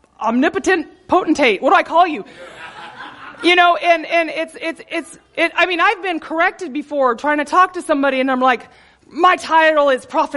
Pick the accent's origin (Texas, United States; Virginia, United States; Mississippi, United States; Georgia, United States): Texas, United States; So I am from Texas, and when I was home in Texas, when Matt and I were first married